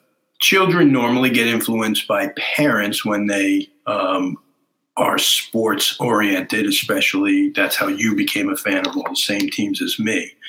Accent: New York, United States; But I grew up in New York with the Giants and the Jets.

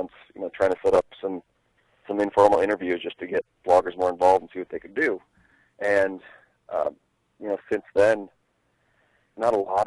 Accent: Wisconsin, United States; also born or lived in Minnesota; I was born in Minnesota, and then when I was about three, my family moved to Wisconsin, and so I grew up in Wisconsin my whole life. Went to school there, went to college there

